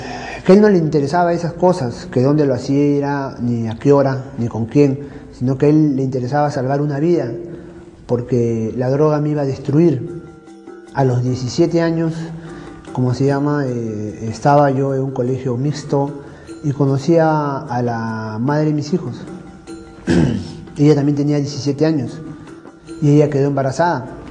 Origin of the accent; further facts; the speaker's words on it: Barranco, Lima, Peru; Yo soy el séptimo hermano de siete. Nací en Barranco, viví hasta los 28 años en Barranco.